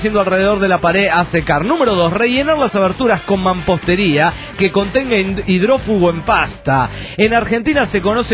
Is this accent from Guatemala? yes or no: no; Campeche, Mexico; de Campeche, chicos bellos